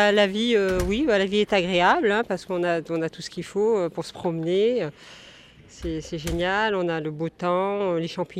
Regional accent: Lyon, Auvergne-Rhône-Alpes, France; now in Luc, France; Je sais que nous, comme on vient de Lyon, on est obligé d'aller là-bas à chaque fois.

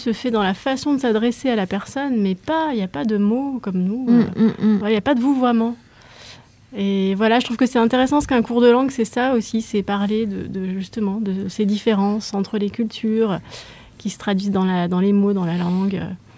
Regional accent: France; accent: French; J'aimerais bien améliorer ma prononciation, faire partir mon accent français.

